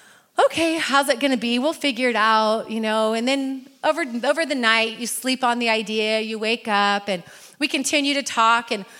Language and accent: English; California, United States; I grew up in Northern California on the coast, and it rained all the time.